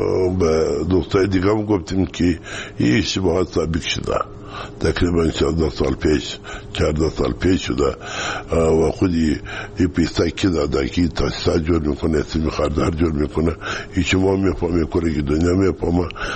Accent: Kandahar, Afghanistan; ما از کندهار هستیم.

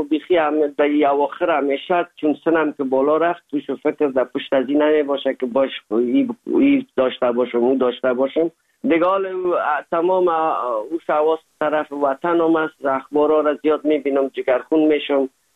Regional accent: Afghanistan; now in Germany; زمانی که ما از افغانستان آمدیم

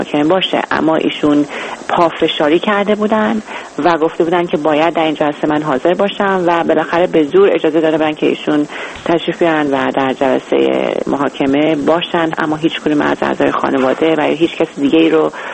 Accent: Iran; به عنوان یک ایرانی بهائی صریحا بگم

